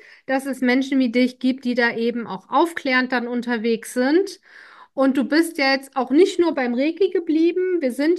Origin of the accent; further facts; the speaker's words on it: North Rhine-Westphalia, Germany; du wohnst ja in meiner alten Heimat quasi Nordrhein-Westfalen, wo ich auch herkomme ursprünglich. Und da ist es ja nun mal eher katholisch